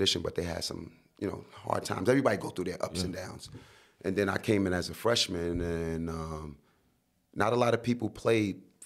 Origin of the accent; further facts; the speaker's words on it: Brooklyn, New York, United States; I'm from Brooklyn. I'm originally from Brownsville, Brooklyn.